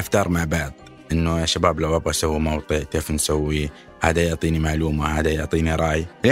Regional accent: Saudi Arabia; البداية ما في إنترنت عندنا في السعودية

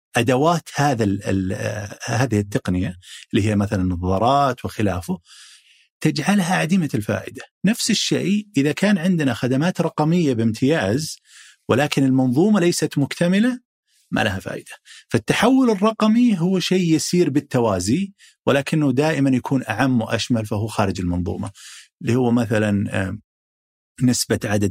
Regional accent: Saudi Arabia; دخول الانترنت في العالم بعدين عندنا في السعودية

